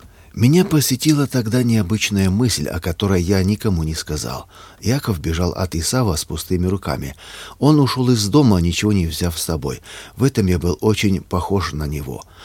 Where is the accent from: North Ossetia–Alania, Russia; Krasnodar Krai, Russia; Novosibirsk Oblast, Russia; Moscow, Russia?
North Ossetia–Alania, Russia; Я вырос в Северной Осетии в христианской семье. У меня и мама, и папа были верующими с юности.